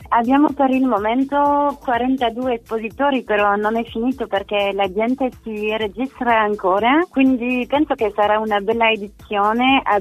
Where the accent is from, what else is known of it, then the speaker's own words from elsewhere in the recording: France; Italian is a second language; però io sono francese come si sente